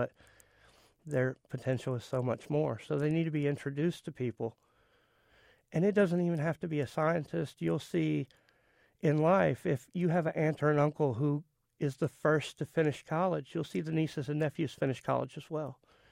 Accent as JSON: {"language": "English", "region": "Louisiana", "country": "United States", "tie": "born or raised there", "said": "We grew up in South Louisiana hunting and fishing."}